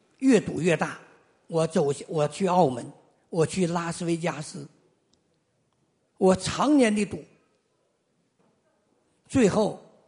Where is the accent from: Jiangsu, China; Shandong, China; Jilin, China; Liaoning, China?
Liaoning, China; Shenyang; 我来自沈阳，辽宁沈阳，我是80年代第一批做生意的人。